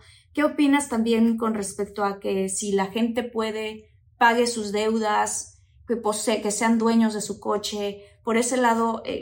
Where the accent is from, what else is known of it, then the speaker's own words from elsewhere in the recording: Mexico; En mi país, por ejemplo, en México